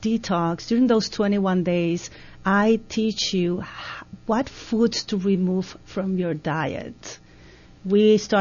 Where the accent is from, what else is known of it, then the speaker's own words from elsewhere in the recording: Spain; I am from Spain, so there's a love of bread in every meal except breakfast.